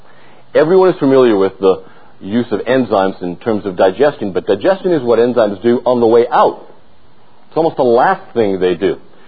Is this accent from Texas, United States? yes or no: yes; San Antonio, Texas, United States; I'm from San Antonio, Texas.